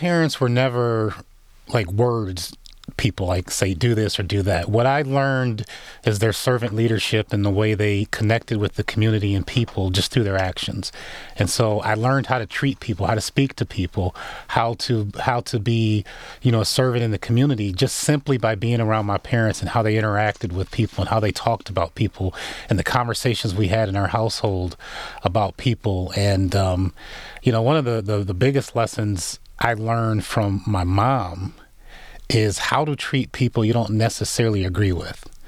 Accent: Lansing, Michigan, United States; also born or lived in Milwaukee; Wow, so I grew up in the Lansing, Michigan area, from Milwaukee, born in Milwaukee, and moved to Lansing, I think I was 8 or 9 years old, third grade.

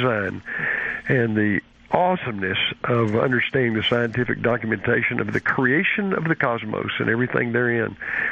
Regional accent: Texas, United States; accent: Texan; If I talk in Texan, you'll have to understand, you're not going to get every other word, but anyway, I'm a Southerner, so I'll do my best.

